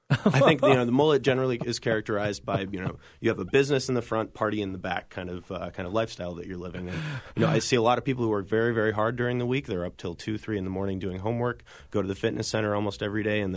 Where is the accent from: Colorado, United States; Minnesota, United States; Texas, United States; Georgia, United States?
Minnesota, United States; St. Paul; Well, I grew up in St. Paul, like you said, and St. Paul was a very sort of quiet community for me.